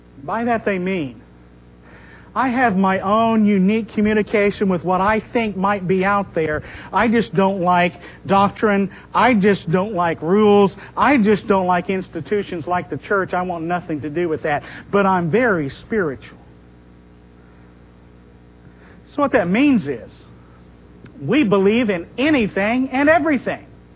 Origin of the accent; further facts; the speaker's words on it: Bible Belt, United States; not just that I was born in America, but that I was born right here. That I grew up here in the buckle of the Bible Belt, and that's been a great thing.